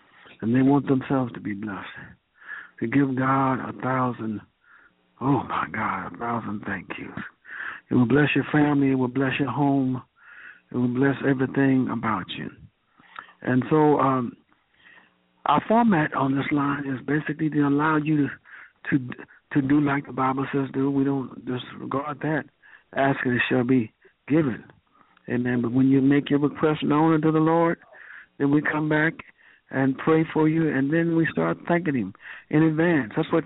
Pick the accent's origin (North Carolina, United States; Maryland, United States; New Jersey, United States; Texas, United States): Texas, United States; I came from Texas. He brought me.